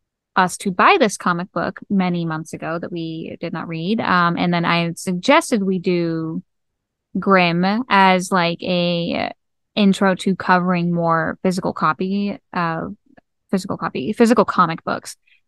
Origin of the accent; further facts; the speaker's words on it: Kentucky, United States; But I'm from Kentucky, so